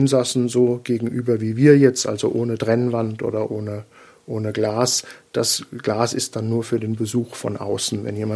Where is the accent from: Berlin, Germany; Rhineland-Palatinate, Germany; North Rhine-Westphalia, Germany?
Rhineland-Palatinate, Germany; now in Vienna, Austria; Eigentlich komme ich gebürtig aus Deutschland. Ich bin aus der Pfalz, ein ganz berühmtes Wein- und Waldgebiet. Wobei man dazu sagen muss, außer Wein und Wald gibt es da nicht viel. Aber ich bin seit über 20 Jahren mittlerweile in Österreich.